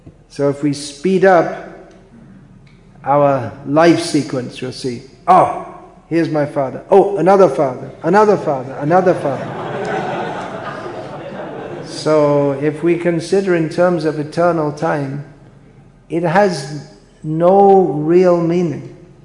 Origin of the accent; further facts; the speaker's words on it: India; I'm born in India and... I'll die in India, and I'm Indian